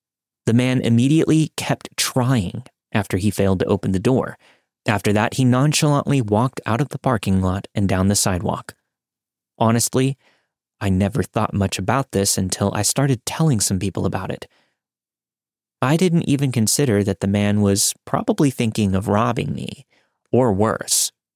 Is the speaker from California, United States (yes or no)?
no; Holland, Michigan, United States; We're from Michigan, so we took the train from Holland to Chicago.